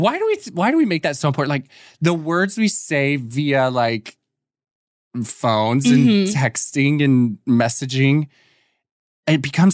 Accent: Austin, Texas, United States; So he grew up literally like 20 minutes away from where I grew up in Austin.

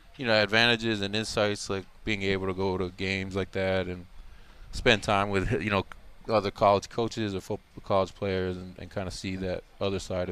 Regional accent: Hawaii, United States; Yeah, growing up in Hawaii, my grandma did all that for me and my older brother especially

